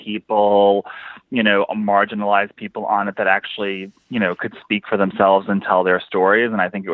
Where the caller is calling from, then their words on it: Brooklyn, New York, United States; Oh, hey. Hey, Sam … from Brooklyn.